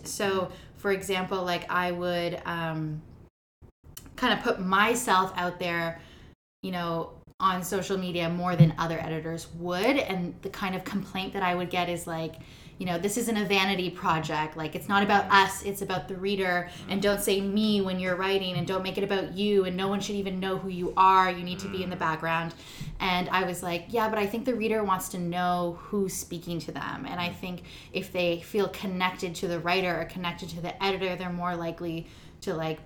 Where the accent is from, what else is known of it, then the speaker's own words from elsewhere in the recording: Ontario, Canada; I grew up right outside of Toronto. My family was really different than most. My dad is Indian and my mom's Italian